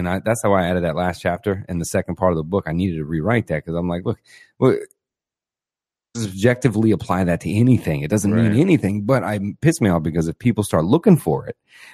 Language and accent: English; Florida, United States; being born and raised in Florida around here, man